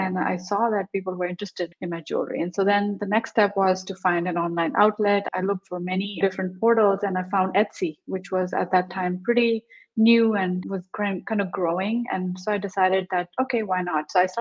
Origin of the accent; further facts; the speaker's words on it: India; born there; I was born in India, as you can tell from my accent, and I have lived and worked in many countries.